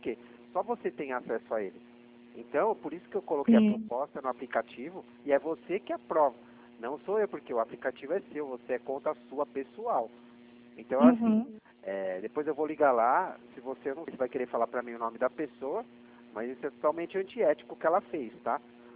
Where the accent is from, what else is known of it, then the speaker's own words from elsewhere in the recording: Atibaia, São Paulo, Brazil; Eu sou aqui de São Paulo. Eu sou de Atibaia.